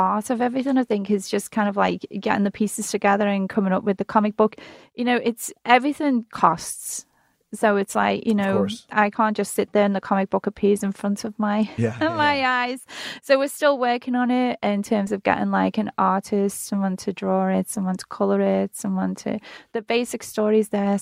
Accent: Liverpool, North West England, United Kingdom; I'm from Liverpool. You know, the same place as

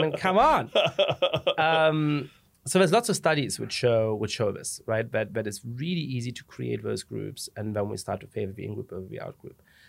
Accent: Germany; moved away as an adult; also born or lived in England; now in United States; I ended up growing up in Germany, which is obviously an interesting kind of constellation. And then went to college in England, lived a little bit in Italy and in France, and I've been living in the United States now for quite a while. I became a citizen about 5 years ago.

